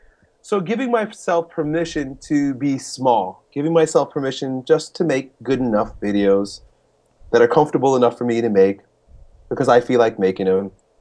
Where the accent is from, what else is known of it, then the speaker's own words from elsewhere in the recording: New York, United States; now in St. Petersburg, United States; I grew up in Long Island.